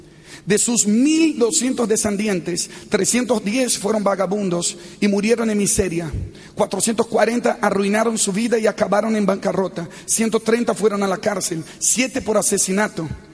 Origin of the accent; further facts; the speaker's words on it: Rio de Janeiro, Brazil; vengo de una tercera generación de pastores. Mi abuelo fue pastor, fundador de una iglesia bautista en el barrio donde yo crecí, en Río de Janeiro.